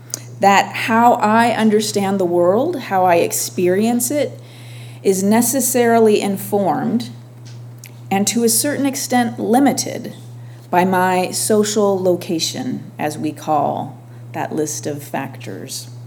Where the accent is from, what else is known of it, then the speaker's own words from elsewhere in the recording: San Diego, California, United States; I'm a San Diegan, I'm a Californian, I'm a Unitarian Universalist, I'm an American.